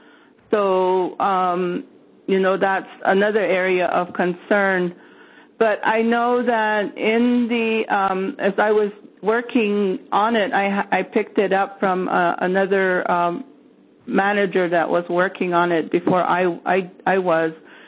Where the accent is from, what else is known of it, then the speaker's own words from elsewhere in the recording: Arizona, United States; I'm from Hopi, and we have been struggling with our elder abuse ordinance for over probably going almost on 10 years.